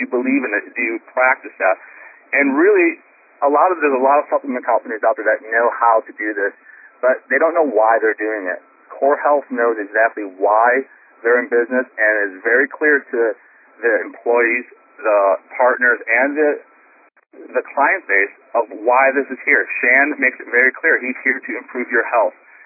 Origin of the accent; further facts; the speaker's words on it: Midwest, United States; I am from the Midwest, so I do love protein.